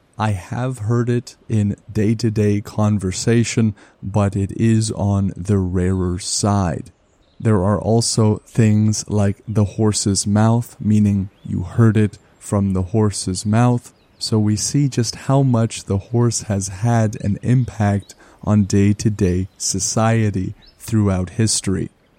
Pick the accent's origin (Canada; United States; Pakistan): Canada; or about the fact that I am a Canadian, those are things that I can't really help.